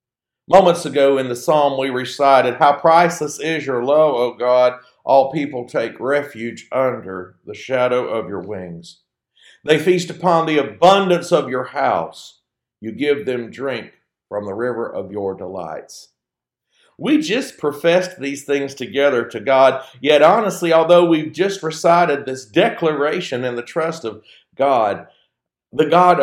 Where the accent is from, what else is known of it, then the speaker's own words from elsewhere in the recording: Georgia, United States; moved away; when I left my hometown back in Georgia